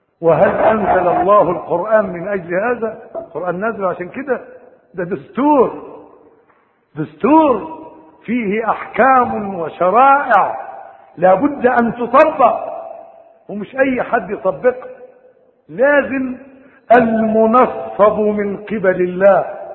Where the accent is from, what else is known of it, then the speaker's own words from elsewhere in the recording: Egypt; احنا عندنا في مصر القارئ يقرأ من الضوضاء اللي حواليه